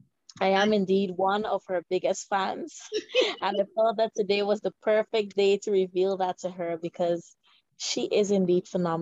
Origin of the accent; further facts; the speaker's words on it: Georgetown, Demerara-Mahaica, Guyana; I'm from West Rumveld, Georgetown, Guyana.